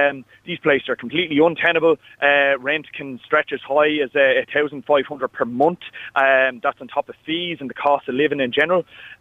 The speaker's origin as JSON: {"language": "English", "town": "Finglas", "region": "Leinster", "country": "Ireland", "said": "I'm from Finglas myself. I'm a working class lad. I'm in Trinity, obviously, but I work my arse off to get there."}